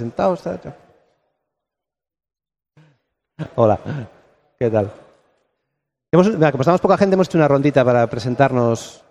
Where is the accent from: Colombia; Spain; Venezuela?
Spain; Vitoria-Gasteiz, Basque Country; soy de Vitoria-Gasteiz.